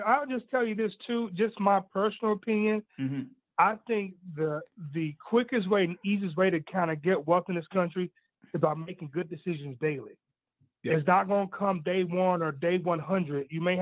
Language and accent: English; Florida, United States; now in Denver, United States; Yeah, you know, the funny thing is, I'm from Florida originally. My dad moved this country from another country.